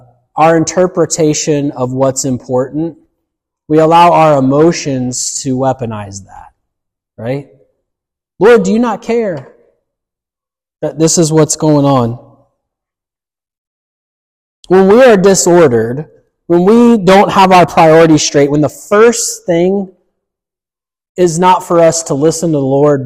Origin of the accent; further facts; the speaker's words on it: the South, United States; You know, I grew up in the South, and I know a lot of people that look like a Martha.